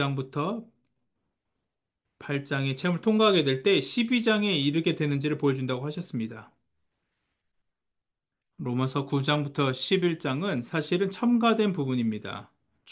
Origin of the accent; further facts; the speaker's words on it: Pittsburgh, Pennsylvania, United States; also born or lived in California; 제가 피츠버그에서 자랐죠. 저는 이런 날씨에 익숙합니다. 그런데 제가 캘리포니아에 오래 살아서